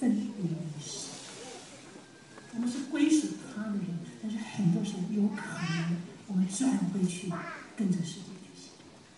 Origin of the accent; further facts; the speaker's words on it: China; moved away; 我来这里38年，30多年前就有人告诉我，他以前都是规规矩矩的排队，听懂吗？我申请的排队，自从我们中国人来了以后，就都不一样了。